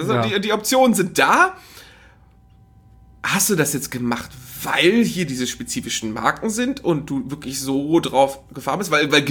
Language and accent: German; Northern Germany, Germany; Bei uns im Norden hieß das übrigens Budnikowski immer.